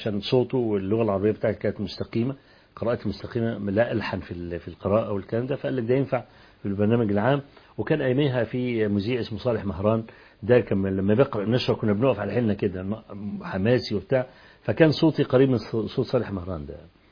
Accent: Kafr el-Sheikh, Kafr El Sheikh Governorate, Egypt; فأنا من كفر الشيخ بقى

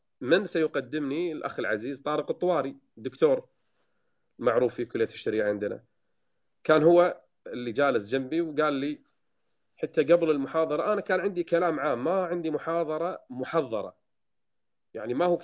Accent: Kuwait; رجل داعية من أقدم الدعاة عندنا بالكويت

